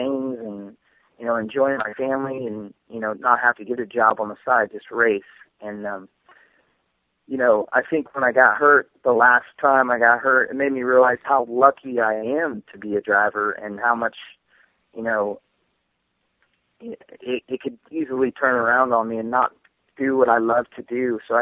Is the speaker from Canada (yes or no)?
no; Indiana, United States; I've been lucky enough to be born and raised in Indiana where dirt track racing thrives